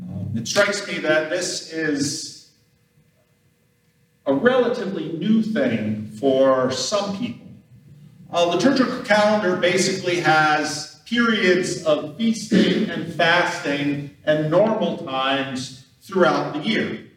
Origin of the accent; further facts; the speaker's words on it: East Coast, United States; I grew up on the East Coast